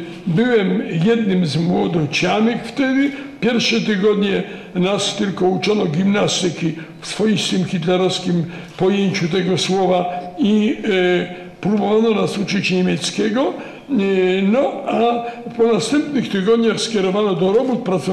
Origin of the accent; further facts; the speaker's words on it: Warsaw, Masovian Voivodeship, Poland; Ja jestem obywatelem honorowym mojego rodzinnego miasta Warszawy.